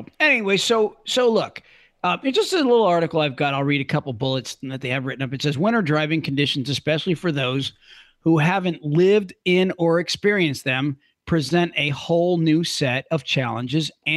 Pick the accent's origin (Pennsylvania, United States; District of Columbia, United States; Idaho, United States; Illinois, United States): Pennsylvania, United States; I'm in Florida now, but I'm from Pennsylvania. We grew up sliding around on purpose on mountains and icy roads.